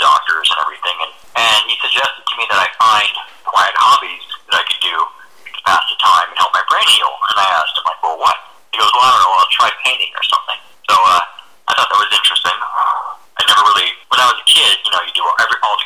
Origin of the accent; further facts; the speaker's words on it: California, United States; also born or lived in Honolulu, Hawaii; I'm 42 years old, born in Honolulu, Hawaii, 1977. Very good year. And I grew up primarily in Southern California, raised by a single mom.